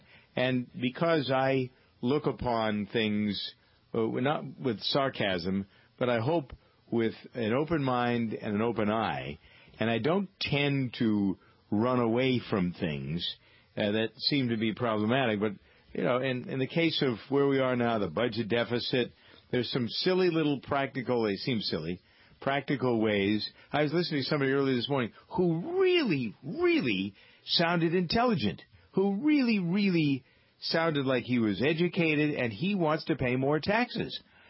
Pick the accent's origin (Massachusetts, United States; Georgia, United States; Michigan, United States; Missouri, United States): Massachusetts, United States; Framingham; Yeah, there's a new little bakery in Framingham, my hometown.